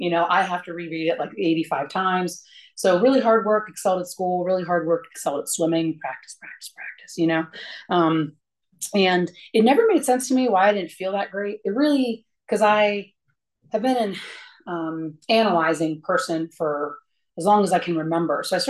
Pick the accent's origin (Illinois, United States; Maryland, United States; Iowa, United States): Maryland, United States; Cheverly; I grew up in Cheverly, Maryland. That's in Hyattsville, like right outside DC, I think on the east side, and had a nice little family, had one brother.